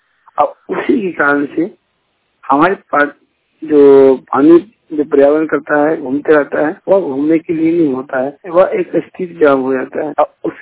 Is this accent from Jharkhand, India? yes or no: yes; Jharkhand, India; मैं ग्रामीण टांग से हूँ और गिरिडीह जिला से।